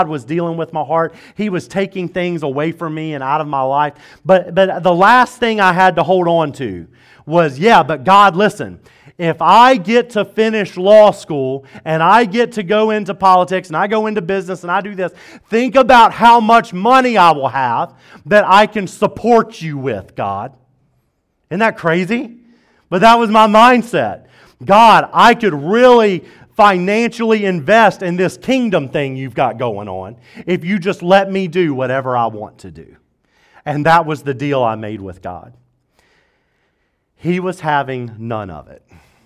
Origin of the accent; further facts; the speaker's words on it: Deep South, United States; growing up in the Bible Belt in Deep South, I actually saw it the opposite way